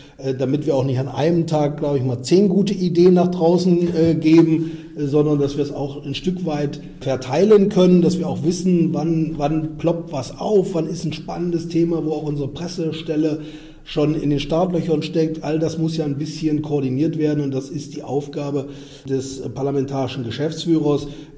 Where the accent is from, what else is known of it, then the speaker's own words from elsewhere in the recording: Leipzig, Saxony, Germany; born there; Nein, ich bin in Leipzig geboren. Meine Eltern haben damals in Delitzsch gewohnt. Also das heißt, ich bin wirklich nur in Leipzig geboren.